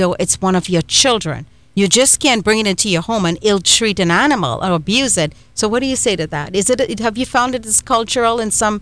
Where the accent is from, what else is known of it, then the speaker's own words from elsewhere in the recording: Trinidad & Tobago; growing up in Trinidad and Tobago